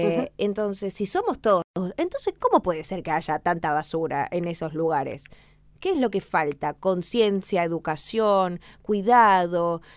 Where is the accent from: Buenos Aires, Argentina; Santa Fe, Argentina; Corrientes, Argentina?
Buenos Aires, Argentina; yo también soy de Buenos Aires